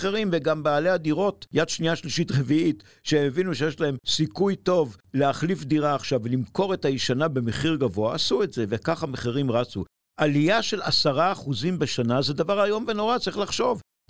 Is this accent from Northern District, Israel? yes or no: no; Jerusalem, Jerusalem District, Israel; born there; אני ירושלמי, נולדתי בה, ואני מכיר את השכונות.